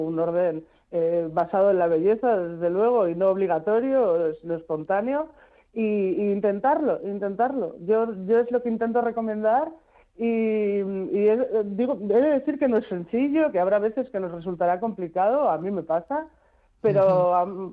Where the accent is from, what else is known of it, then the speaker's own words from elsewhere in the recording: Bilbao, Basque Country, Spain; aparte de que somos de Bilbao, es como estar en casa.